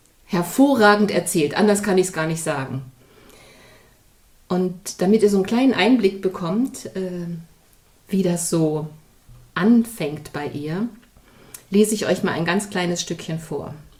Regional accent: East Germany, Germany; ich bin auch ein Kind der DDR.

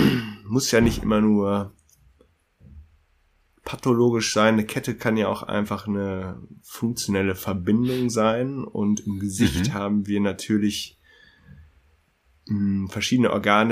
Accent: Münster, North Rhine-Westphalia, Germany; Ich war jetzt in meinem Urlaub in meiner Heimatstadt in Münster.

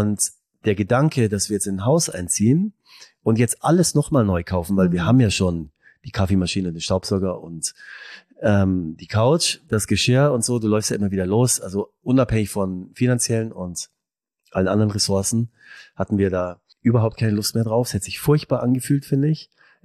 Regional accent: Munich, Bavaria, Germany; ein Platz, wo wir eigentlich herkommen oder wo ich herkomme. Ja, ich bin ja mein Leben lang letztendlich da in der Münchner Region groß geworden.

